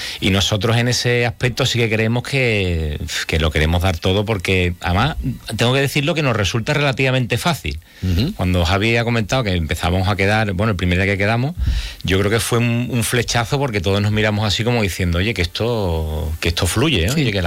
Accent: Jerez, Andalusia, Spain; Somos más de Jerez y la campiña y las playas de Cádiz

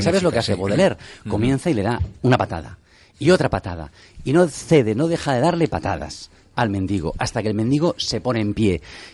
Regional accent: Catalonia, Spain; Yo soy catalán

